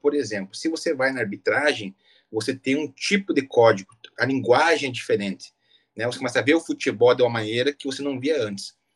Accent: Pato Branco, Paraná, Brazil; Eu sou de Pato Branco, no Paraná. Me orgulho muito disso.

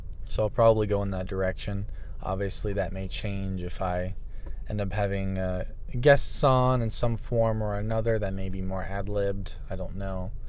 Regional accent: Florida, United States; I registered to vote when I was 18 through the mail in my home state of Florida.

